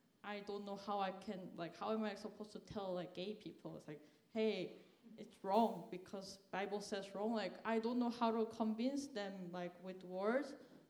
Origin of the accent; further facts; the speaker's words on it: South Korea; moved away as an adult; now in United States; I'm from Korea. I came to the United States in 2010 to study chemical engineering.